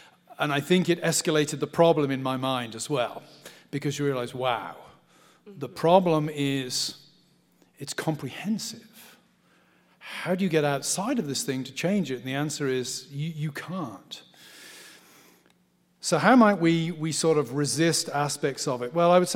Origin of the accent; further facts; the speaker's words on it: England, United Kingdom; I'm an Englishman. I'm a patriotic Englishman.